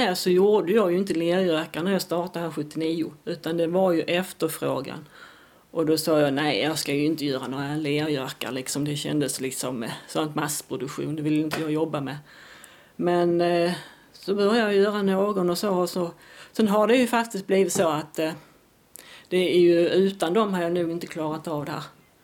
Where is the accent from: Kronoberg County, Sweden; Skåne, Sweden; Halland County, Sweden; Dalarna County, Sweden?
Skåne, Sweden; Ängelholm; för jag är från Ängelholm